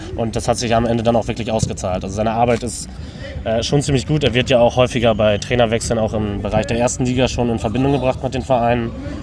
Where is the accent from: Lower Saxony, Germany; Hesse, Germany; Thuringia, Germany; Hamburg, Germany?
Lower Saxony, Germany; Oldenburg; born there; Ich studiere in Osnabrück, komme gebürtig aus Oldenburg